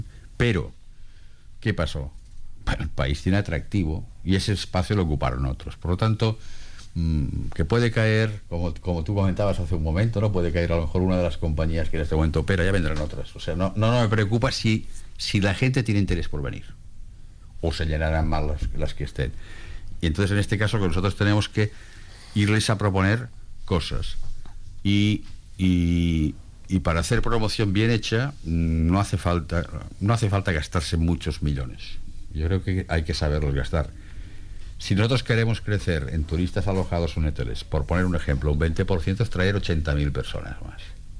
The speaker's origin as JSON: {"language": "Spanish", "town": "Barcelona", "region": "Catalonia", "country": "Spain", "lives_now": "Las Palmas, Spain", "said": "yo como vengo de Barcelona, pues seguro que tengo mucho más."}